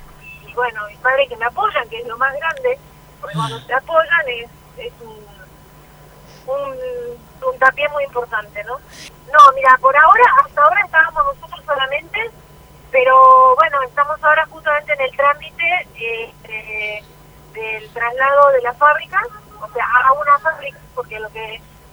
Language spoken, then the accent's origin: Spanish; Montecarlo, Misiones, Argentina; moved away; yo me fui de Monte Carlo para estudiar, no quería ser maestra, por eso me fui a estudiar a Buenos Aires